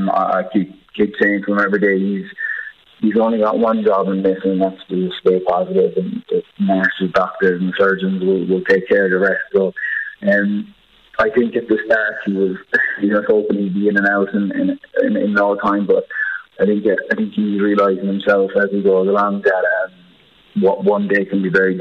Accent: Ballyduff, Munster, Ireland; my parents were watching it from home in Ballyduff

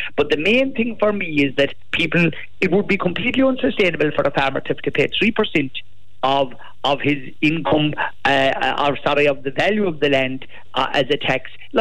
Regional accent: Munster, Ireland; I was the person from Kerry who first raised this

